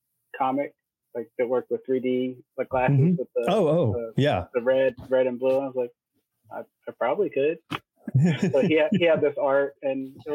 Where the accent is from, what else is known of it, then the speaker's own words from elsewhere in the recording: Maryland, United States; also born or lived in Washington, D.C.; I grew up in Maryland and DC.